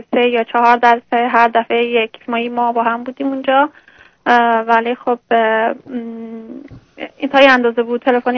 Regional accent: Iran; moved away as an adult; من 32 سالمه. الان یک سالی است که از ایران اومدم اینجا.

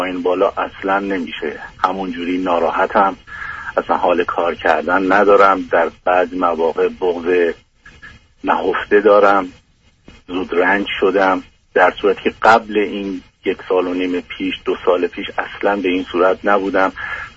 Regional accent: Iran; moved away as an adult; now in Canada; در سن 24 سالگی 25 سالگی حدودا از ایران در اومدم، رفتم در یک کشور اروپایی به صورت پناهنده غیر قانونی وارد شدم.

